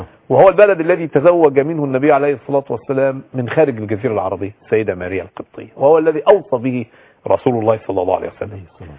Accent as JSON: {"language": "Arabic", "country": "Egypt", "said": "أننا كمصريين"}